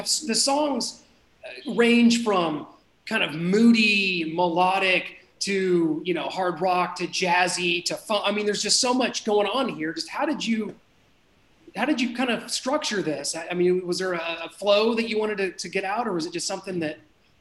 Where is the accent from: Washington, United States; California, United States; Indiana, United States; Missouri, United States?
Missouri, United States; Kansas City; the Chiefs won the Super Bowl. I'm from Kansas City.